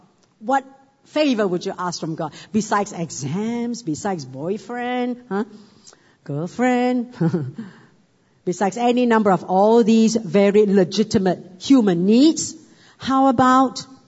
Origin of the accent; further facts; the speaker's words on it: Malaysia; I'm from Malaysia. I'm a PR here.